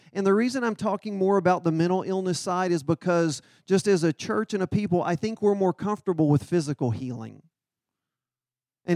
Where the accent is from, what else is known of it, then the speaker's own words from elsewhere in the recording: Texas, United States; gosh, I'm a Texan. And that's not the way we do things.